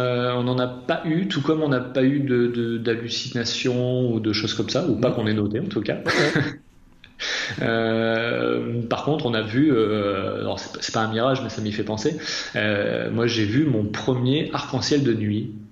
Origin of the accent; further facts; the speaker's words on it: Massif Central, France; j'ai grandi dans le Massif Central où je passais ma vie à skier à faire du vélo etc.